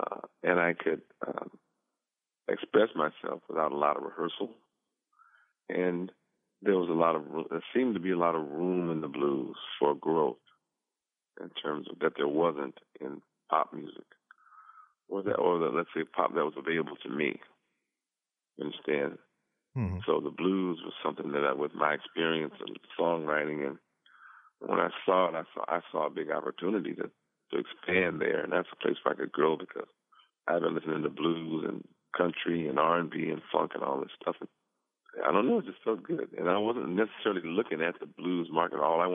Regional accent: Compton, California, United States; I grew up in Compton, California, between the ages of 7 and 17.

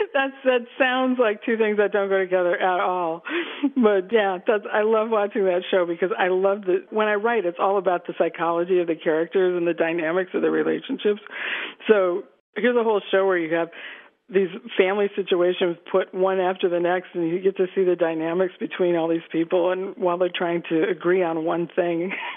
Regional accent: Minnesota, United States; I grew up in Minnesota where you have to be very practical about everything.

